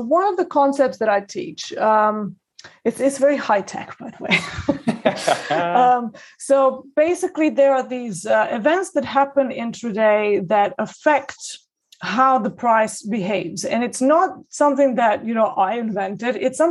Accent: Belgrade, Serbia; also born or lived in Chicago; now in London, United Kingdom; No, I come from Belgrade and it doesn't get that cold there because it's actually Mediterranean climate there.

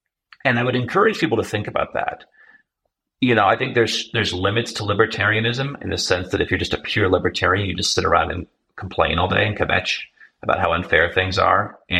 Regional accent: Cleveland, Ohio, United States; born there; I was born in Cleveland, Ohio, in this kind of Rust Belt town and right across the lake from Canada.

